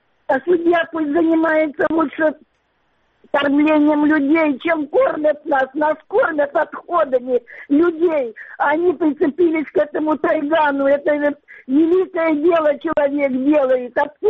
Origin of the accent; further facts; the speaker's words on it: Crimea, Ukraine; я крымчанка.